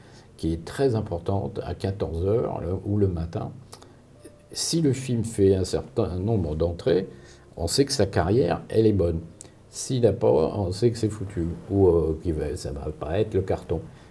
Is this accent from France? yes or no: no; Morocco; Moi, je viens du Maroc, du tribu berbère juive.